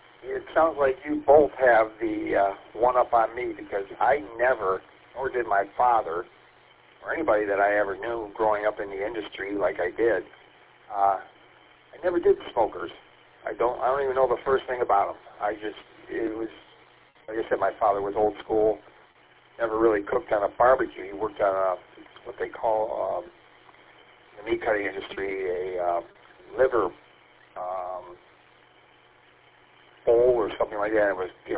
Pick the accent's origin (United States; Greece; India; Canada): United States; St. Clair Shores, Michigan; I'm originally from St. Clair Shores, and I grew up in the area of the 696 I-94 interchange.